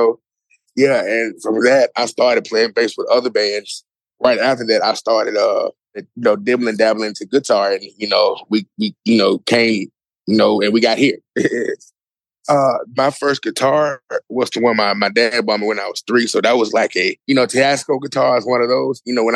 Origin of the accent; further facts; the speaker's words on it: Clarkson, Mississippi, United States; Then age 8 came because I come from Clarkson, Mississippi, found out about the Delta Blues Museum.